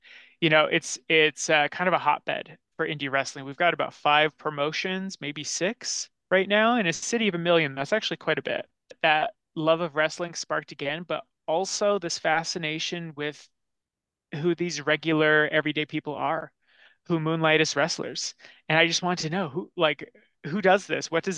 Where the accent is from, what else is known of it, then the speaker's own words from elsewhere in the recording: High Prairie, Alberta, Canada; Growing up in High Prairie, Alberta, once a year